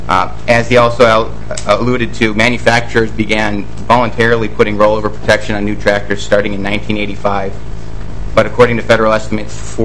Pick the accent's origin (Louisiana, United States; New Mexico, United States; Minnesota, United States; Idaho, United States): Minnesota, United States; Hutchinson; I grew up in Hutchinson, Minnesota. My mother grew up in Austin on a small family farm.